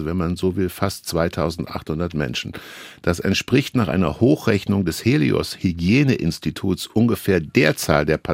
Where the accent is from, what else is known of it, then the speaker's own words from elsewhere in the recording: Northern Germany, Germany; was ich als Norddeutscher natürlich gerne höre